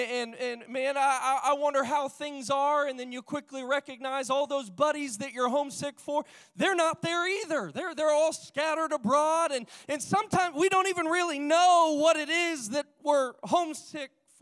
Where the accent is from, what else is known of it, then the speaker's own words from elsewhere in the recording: St. Louis, Missouri, United States; also born or lived in Houston, Texas / Indianapolis / Appleton / Jackson; now in Greenville, United States; I was born in Houston, Texas, raised in St. Louis, Missouri, skipped over to Indianapolis, went to Appleton, Wisconsin, went down to Jackson, Mississippi, back to Indianapolis, Indiana, ended up now here in Greenville, North Carolina.